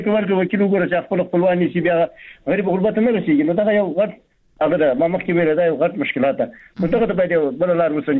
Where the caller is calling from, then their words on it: Baghlan, Afghanistan; بغلان مې تماس نیولې